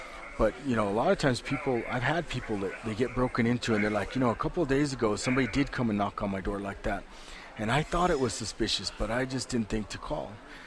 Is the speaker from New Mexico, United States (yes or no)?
yes; Santa Fe, New Mexico, United States; I grew up on Hopewell Street in Santa Fe when I was young